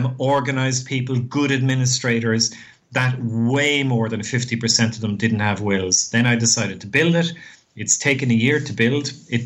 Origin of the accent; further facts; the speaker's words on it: Ireland; now in Australia; We're, as you can gather from the accent, we're Irish living in Australia.